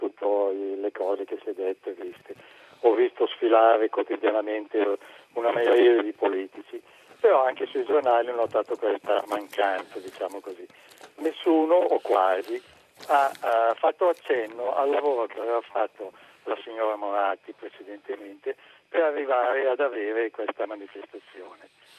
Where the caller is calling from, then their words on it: Varese, Lombardy, Italy; telefono da Varese.